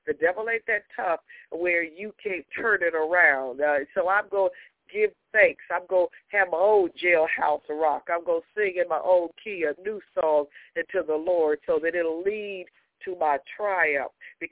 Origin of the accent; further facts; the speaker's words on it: Texas, United States; You know, I'm from Texas, and I understand the best fruit, the juiciest fruit, the most nutritious fruit comes from the valley.